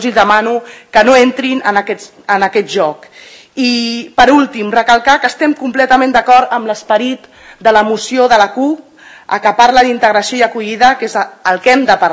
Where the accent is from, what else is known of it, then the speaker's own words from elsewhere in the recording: Sant Cugat, Catalonia, Spain; born there; jo sóc fruit de la immigració i n'estic molt orgullosa. Sóc nascuda a Sant Cugat, però tinc arrels sud-americanes i extremenyes.